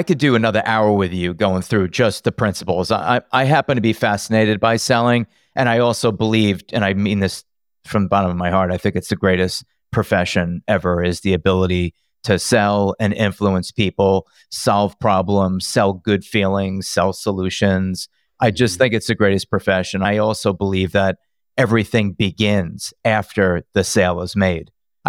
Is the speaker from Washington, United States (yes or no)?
no; Long Island, New York, United States; You know, something like, I'm from Long Island.